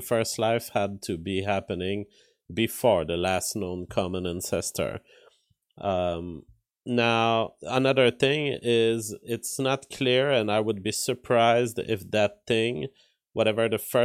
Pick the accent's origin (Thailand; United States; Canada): Canada; Sainte-Sophie, Quebec; born there; Well, not truly. I was born in Sainte-Sophie.